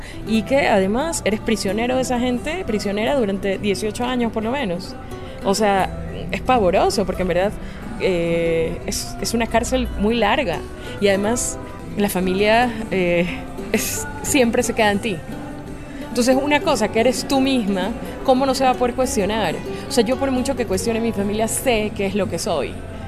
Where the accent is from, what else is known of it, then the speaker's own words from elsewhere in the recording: Ecuador; En Ecuador, por ejemplo, que es de donde yo soy